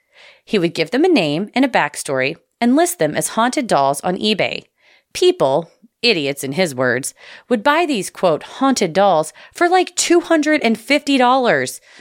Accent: Missouri, United States; Near my hometown in Missouri, there is a city called St. Charles

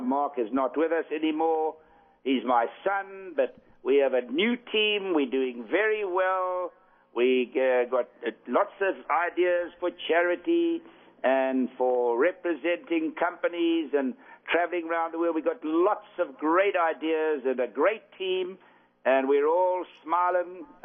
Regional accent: South Africa; as a South African.

